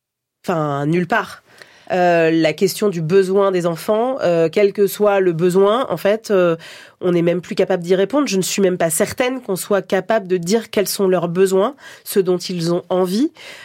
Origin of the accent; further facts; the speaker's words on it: Longjumeau, Île-de-France, France; même si à Longjumeau, là où j'ai grandi, tout ça n'existe plus.